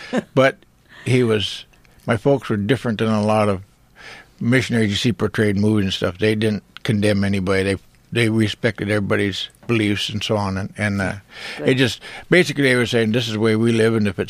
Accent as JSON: {"language": "English", "region": "Alaska", "country": "United States", "tie": "born or raised there", "said": "And I grew up out in Aleutians where we were hundreds of miles from a doctor or from any kind of a police force or anything else."}